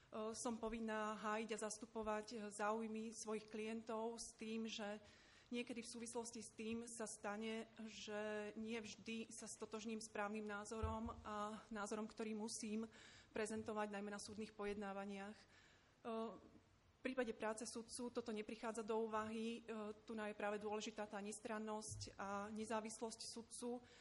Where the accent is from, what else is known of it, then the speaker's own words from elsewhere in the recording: Košice, Košice Region, Slovakia; pochádzam z Košíc